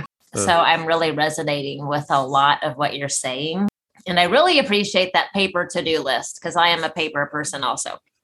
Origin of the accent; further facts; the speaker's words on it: United States; because that is very hard for me to be okay with as an American.